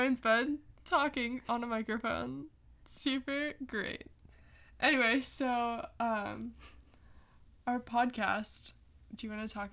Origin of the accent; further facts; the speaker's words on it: California, United States; But yeah, so I'm from California, and from Northern California.